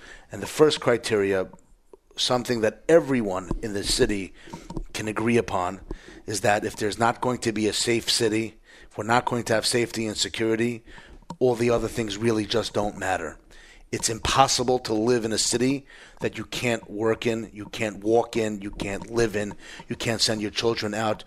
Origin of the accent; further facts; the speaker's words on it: New York, United States; as a New Yorker, the graffiti, the dirty streets for sure is an indicator